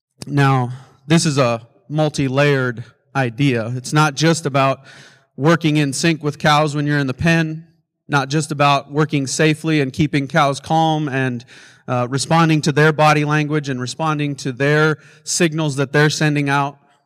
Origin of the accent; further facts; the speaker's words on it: Belle Fourche, South Dakota, United States; as my hometown of Belfouche, South Dakota, has done over the last 30 years.